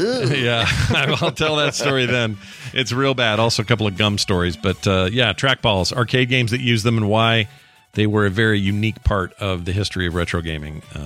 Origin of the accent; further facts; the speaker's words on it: Utah, United States; But hey, I'm from Utah.